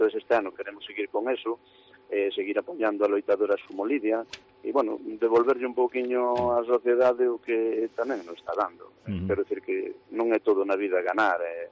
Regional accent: Melide, Galicia, Spain; por eso somos de Melide, somos de Toques. Digo, somos de Melide, somos de Palas.

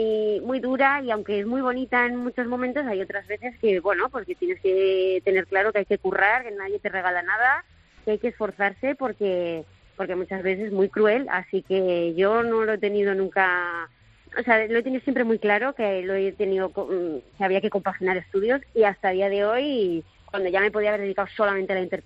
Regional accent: Zaragoza, Aragon, Spain; now in Madrid, Spain; yo vivía en Zaragoza, hasta que ya me instalé aquí en Madrid. Yo soy de Zaragoza, entonces iba y venía en el AVE

